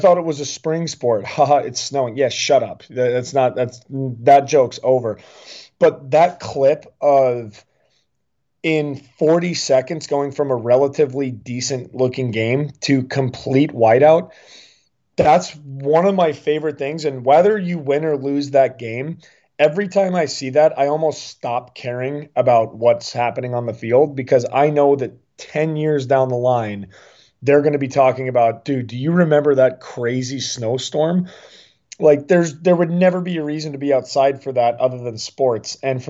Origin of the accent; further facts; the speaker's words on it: Denver, Colorado, United States; You know, I grew up in Denver and I'd seen snowstorms.